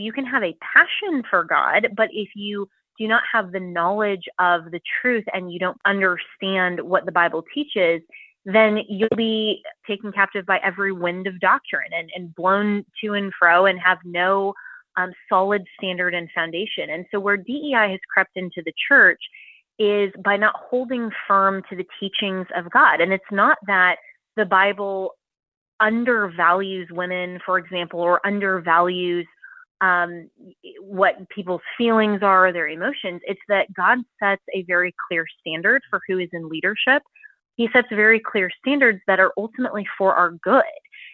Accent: Florida, United States; And so my home state of Florida, for example, is doing a really good job under Governor DeSantis of eradicating diversity, equity, and inclusion.

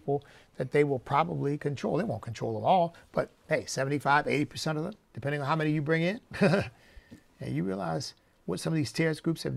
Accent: Pennsylvania, United States; born there; I didn't experience it because I was born in Pennsylvania.

